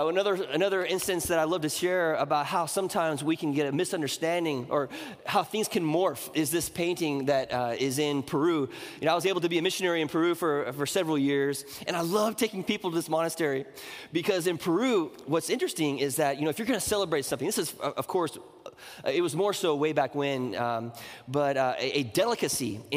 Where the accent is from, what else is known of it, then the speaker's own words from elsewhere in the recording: Bangkok, Thailand; I grew up in Southeast Asia. Bangkok, Thailand is my hometown. My father was a missionary in Thailand.